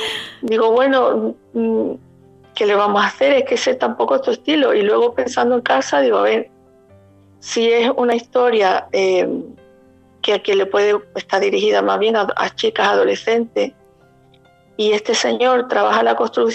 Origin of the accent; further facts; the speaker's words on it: La Línea de la Concepción, Andalusia, Spain; Bueno, pues yo soy, como el acento está cantando, sí. Soy del sur, soy de La Línea y bueno, tengo 50 años